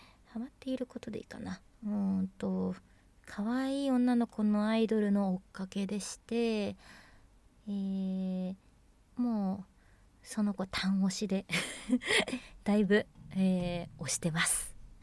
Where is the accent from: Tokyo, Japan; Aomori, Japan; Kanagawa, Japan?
Kanagawa, Japan; 神奈川県出身です。海の近いところに住んでいます。